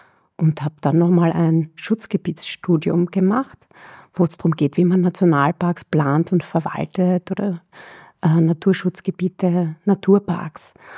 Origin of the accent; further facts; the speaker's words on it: Finkenstein, Carinthia, Austria; Ich bin in Kärnten in Finkenstein aufgewachsen. Das ist vielleicht war damals vielleicht mit 1000 Einwohnern ein Dorf in der Nähe von Villach.